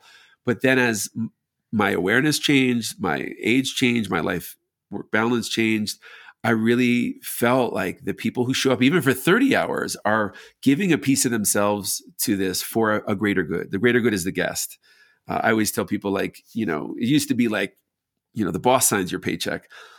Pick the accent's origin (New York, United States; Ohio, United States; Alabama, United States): New York, United States; To me, growing up in New York, it was all about cross-culturalism